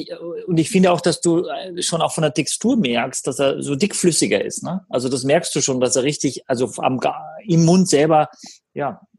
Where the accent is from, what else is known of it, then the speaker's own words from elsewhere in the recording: Austria; ich bin schon froh, wenn ich Deutsch kann als Österreicher.